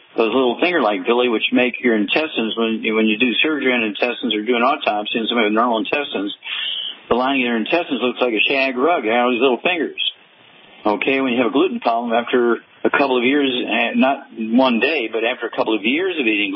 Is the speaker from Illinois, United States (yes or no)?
no; Missouri, United States; Let's go to Missouri, my home state, Missouri.